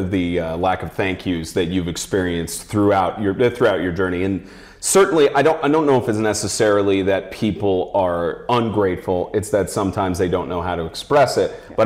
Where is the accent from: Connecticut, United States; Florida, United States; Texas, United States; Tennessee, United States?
Tennessee, United States; And I visited Knoxville. And, you know, most of my life I grew up in Tennessee.